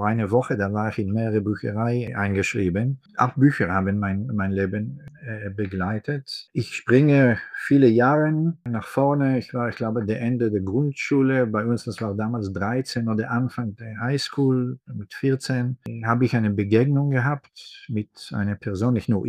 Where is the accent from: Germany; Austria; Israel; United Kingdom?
Israel; German is a second language; Man kann das vielleicht an meinem Akzent schon, werde später auf meine Grammatik vielleicht zu erkennen. Deutsch ist nicht meine Muttersprache. Bin in Israel geboren, aufgewachsen.